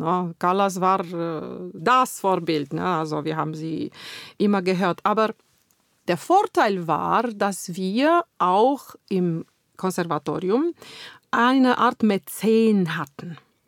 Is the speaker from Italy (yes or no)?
no; Bucharest, Romania; in meiner Heimat, in Bukarest